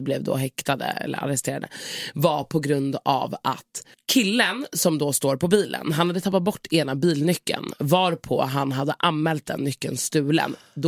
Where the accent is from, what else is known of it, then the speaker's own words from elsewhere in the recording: Malmö, Skåne, Sweden; fast jag är från Malmö.